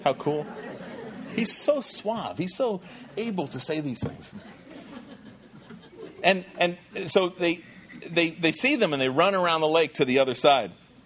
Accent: New Jersey, United States; also born or lived in Long Island, United States; I was raised in Jersey and Long Island.

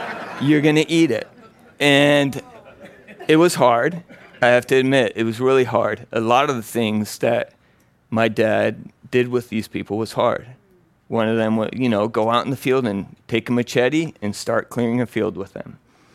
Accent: Ecuador; moved away; as a missionary kid was that transition of, I grew up in Ecuador, moving to a new culture, a new country

